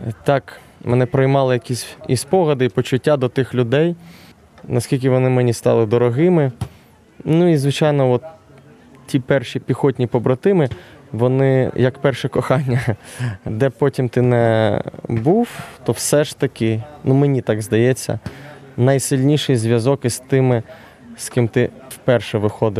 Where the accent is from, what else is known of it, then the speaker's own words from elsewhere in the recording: Kyiv, Ukraine; а я як киянин, я на посерединці десь